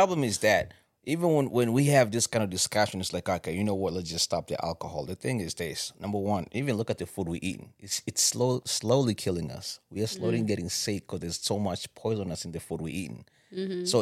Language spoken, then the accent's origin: English; Kenya; I am a Kenyan and I'll tell you guys, most of you guys are alcoholics.